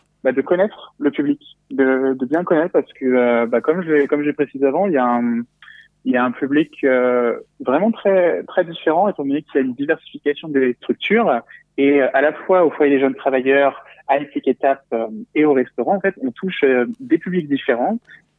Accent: Romorantin, Centre-Val de Loire, France; j'ai 23 ans, je suis de Romorantin.

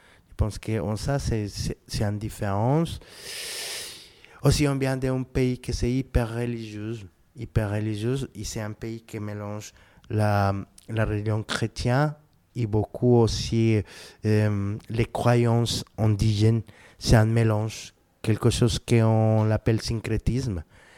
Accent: Bogotá, Colombia; French is a second language; moved away as an adult; now in France; J'ai 44 ans. Et je viens de Bogota, Colombie.

